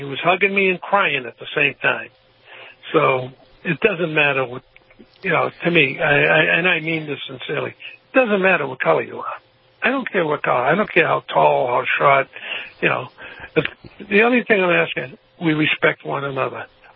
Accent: Boston, Massachusetts, United States; Now, because I was from Boston, I was from the Northeast.

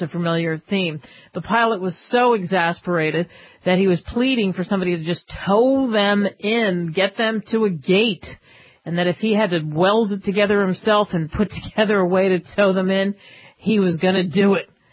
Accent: New Jersey, United States; I bet you when I was growing up in New Jersey, if we tried to cancel it, I think my friends would call me out

